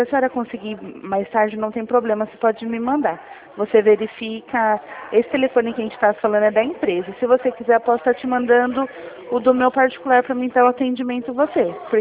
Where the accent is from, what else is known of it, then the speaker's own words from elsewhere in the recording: Jundiaí, São Paulo, Brazil; eu sou da cidade de Jundiaí.